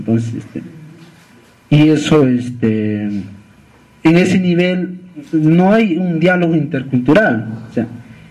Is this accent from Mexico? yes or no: no; Ilave, Puno, Peru; Yo soy una persona que provengo de una comunidad campesina. Yo soy de Ilave … inclusive, originario, siempre me he identificado, y como tal, como comunero